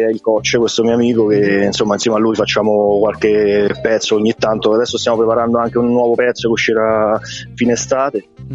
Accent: Frosinone, Lazio, Italy; moved away as an adult; now in Rome, Italy; Io sono di Frosinone.

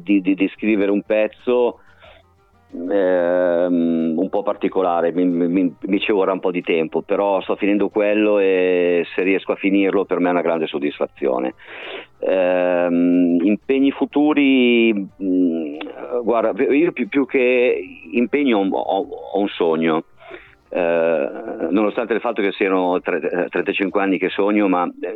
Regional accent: Lombardy, Italy; Io sono dalla provincia di Pavia.

